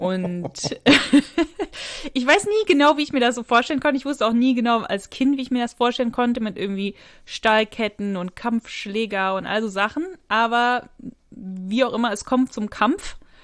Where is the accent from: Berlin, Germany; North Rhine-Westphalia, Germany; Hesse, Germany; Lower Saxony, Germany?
North Rhine-Westphalia, Germany; Ich komme ja aus Nordrhein-Westfalen, wie du weißt. Und das heißt, ich habe sehr viel Urlaub in Holland gemacht.